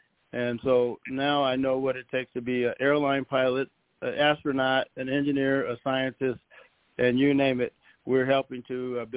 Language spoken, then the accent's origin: English; Pomona, California, United States; I grew up in the Pomona, California area, and I was invited by the school district to come out and speak.